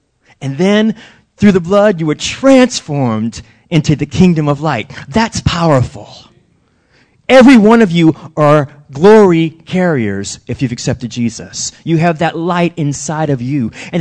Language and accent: English; New Orleans, Louisiana, United States; Growing up in New Orleans, and I'm sure other places, we loved fireworks.